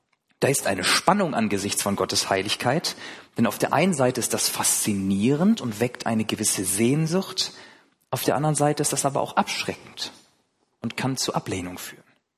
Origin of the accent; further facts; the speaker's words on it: Schleswig-Holstein, Germany; ich bin gar kein Lipper, ich komme aus Schleswig-Holstein, bei uns ist das ja ganz anders